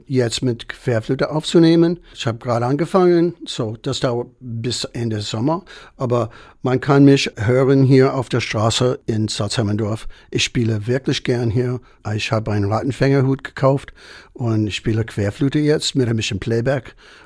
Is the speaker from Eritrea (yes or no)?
no; United States; German is a second language; für mich als Amerikaner, das ist ja Wahnsinn.